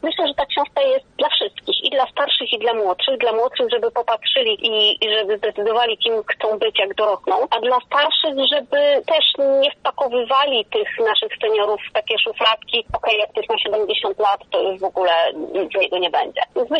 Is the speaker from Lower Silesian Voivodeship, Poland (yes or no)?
yes; Lower Silesian Voivodeship, Poland; ja pochodzę ze Śląska, ale z Dolnego Śląska, tam para niestety zanikła, ale gdzieś ten język śląski był zawsze w moim otoczeniu.